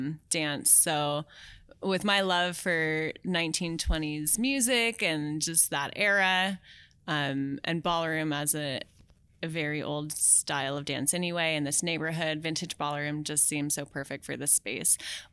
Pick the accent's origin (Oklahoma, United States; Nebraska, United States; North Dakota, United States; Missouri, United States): Nebraska, United States; Omaha; So I'm from Omaha, danced my whole life.